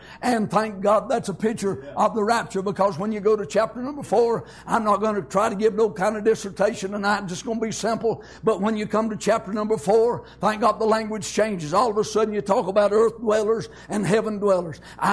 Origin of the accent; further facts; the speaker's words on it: Hazelwood, United States; I was growing up in Hazelwood and had an old buddy.